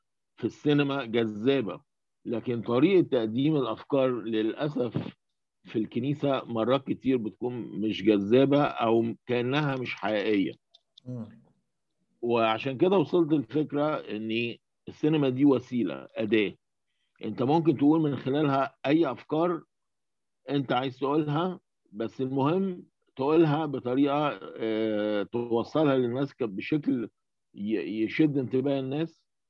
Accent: Cairo, Cairo Governorate, Egypt; طفولتي في شبرا في الستينات. أنا نشأت في أسرة متدينة

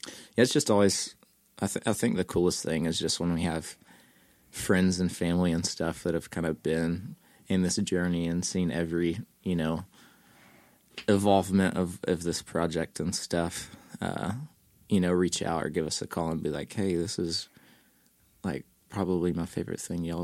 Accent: Kodak, Tennessee, United States; From Knoxville. Well, okay. Kodak, just outside of Knoxville. It's like 30 miles or so east of Knoxville.

